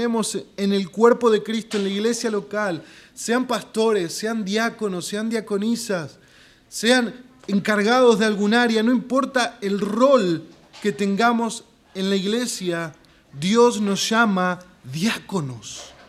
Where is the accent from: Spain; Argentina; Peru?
Argentina; porque nosotros somos argentinos del 2021.